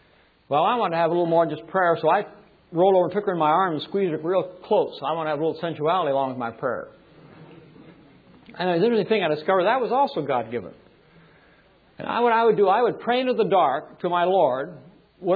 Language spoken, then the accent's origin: English; United Kingdom; I'm British. We're taught not to show our feelings.